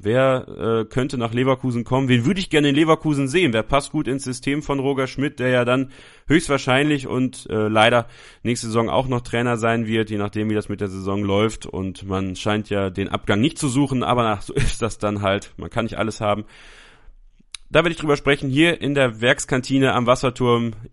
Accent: Belgium; born there; ich bin in Belgien geboren, also habe da sogar eine kleine Verbindung zu

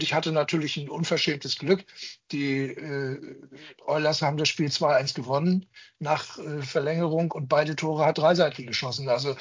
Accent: Germany; ich komme aus Deutschland und NHL, große Sache.

